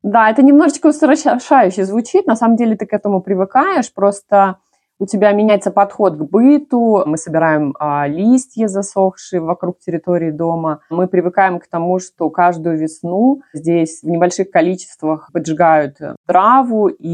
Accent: Moscow, Russia; now in Adelaide, Australia; Я живу в Австралии, в Южной Австралии, в городе Аделаида. В Австралию я переехала 10 лет назад из Москвы.

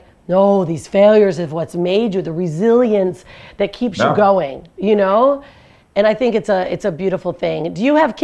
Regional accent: Detroit, Michigan, United States; also born or lived in Grand Rapids, United States; because I grew up in Detroit and Grand Rapids, like that's where, you know, I played softball as a young person

